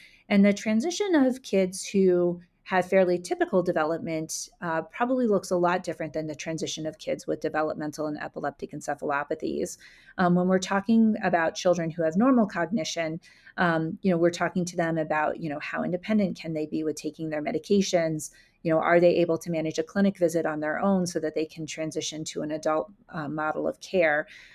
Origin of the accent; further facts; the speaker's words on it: Colorado, United States; Well, I think at the beginning you mentioned that I'm from Colorado.